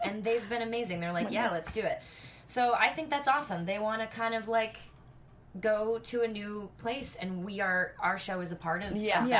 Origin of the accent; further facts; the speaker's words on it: Massachusetts, United States; I grew up in Massachusetts.